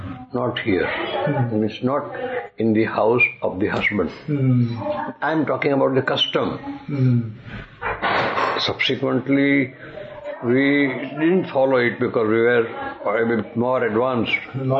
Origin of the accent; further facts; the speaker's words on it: Palej, Gujarat, India; born there; So I was born in Palej, that is, in the house of my mother's father.